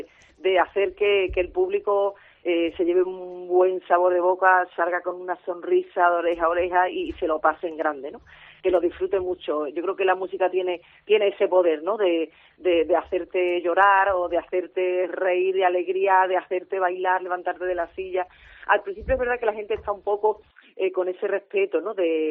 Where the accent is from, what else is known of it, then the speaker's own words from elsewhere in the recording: Huelva, Andalusia, Spain; Bueno, es verdad que yo, como soy de Huelva